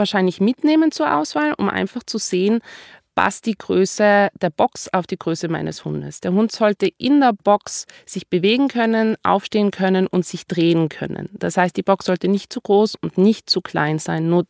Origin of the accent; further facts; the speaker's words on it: Austria; Leine und Beißkorb ist so wie bei uns in Österreich, sollten immer im Gepäck dabei sein.